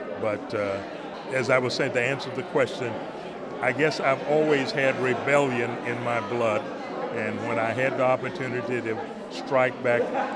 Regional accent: St. Augustine, Florida, United States; I had been participating in sit-ins and doing little things on my own in my hometown of St. Augustine to say no to that particular system.

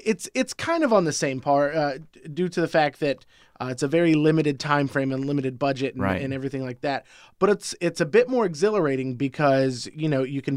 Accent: Goldsboro, North Carolina, United States; now in Athens, United States; Goldsboro, North Carolina.

